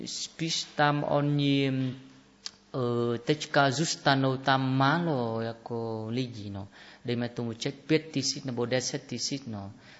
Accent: Vietnam; Czech is a second language; Já pocházím z severní od Hanoje asi 60 kilometrů

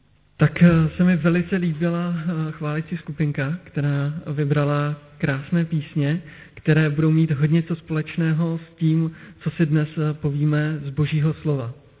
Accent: Moravia, Czechia; now in Kolín, Czechia; My oba dva pocházíme z Moravy, já od Beskyd a manželka z Moravské Brány, a to je mezi kopci.

